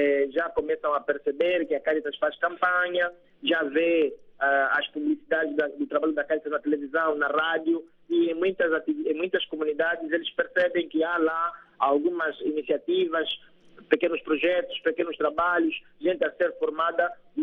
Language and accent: Portuguese; Angola; somos angolanos, estamos condenados a viver juntos.